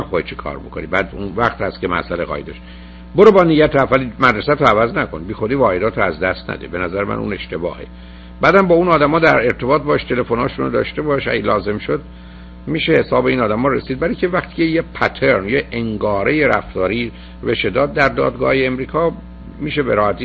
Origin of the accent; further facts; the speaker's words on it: Iran; اگه به من بگی به عنوان یه ایرانی اینجا یا اونجا مسائل مشکلات داشتم